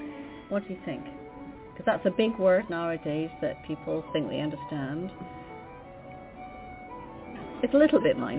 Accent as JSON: {"language": "English", "region": "Scotland", "country": "United Kingdom", "said": "as I am a Scot with Irish background too."}